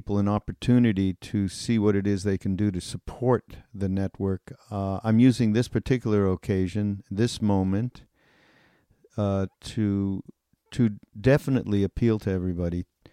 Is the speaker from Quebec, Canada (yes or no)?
yes; Montreal, Quebec, Canada; from my hometown in Montreal.